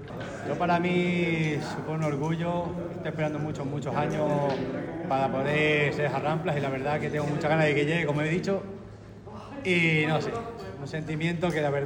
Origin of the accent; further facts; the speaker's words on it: Piornal, Extremadura, Spain; soy de Peornal, soy de Jarrampla de este año, de 2025